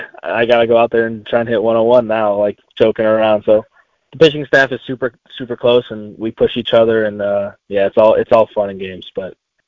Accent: Michigan, United States; now in Fargo, United States; I'm up in Fargo from Michigan.

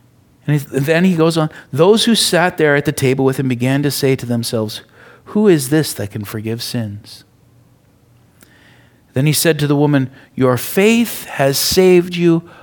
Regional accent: United States; It's weird, but you know, I'm American. I don't get this stuff.

